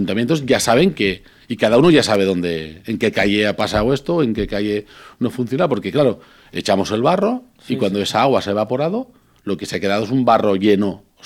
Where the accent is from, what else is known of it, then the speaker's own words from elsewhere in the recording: Ontinyent, Valencian Community, Spain; yo soy natal de Ontinyent y allí sufrimos la dana del 2019